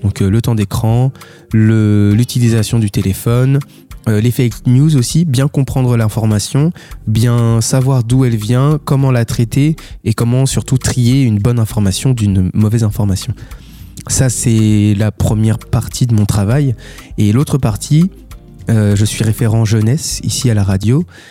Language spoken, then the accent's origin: French; Angers, Pays de la Loire, France; Dans ma vie et dans mes études surtout, j'ai quitté Angers pour pouvoir faire des formations ailleurs.